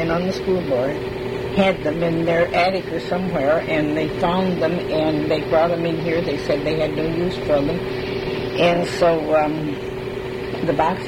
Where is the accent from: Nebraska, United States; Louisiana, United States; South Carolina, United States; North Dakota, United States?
North Dakota, United States; Fargo; born there; Like I said, I was born in Fargo, North Dakota